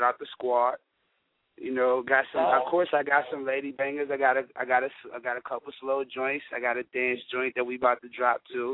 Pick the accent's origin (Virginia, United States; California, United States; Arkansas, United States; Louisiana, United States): Virginia, United States; Charlottesville; I was invited to UVA, which is, you know, the college, of course, in my hometown.